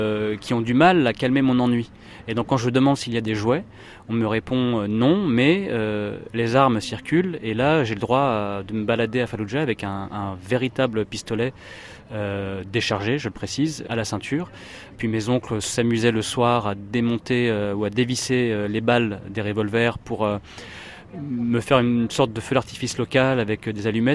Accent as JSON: {"language": "French", "town": "Paris", "region": "Île-de-France", "country": "France", "tie": "born there", "said": "je suis né à Paris. Je suis allé à l'école française et à la maison, la culture irakienne ne débordait pas."}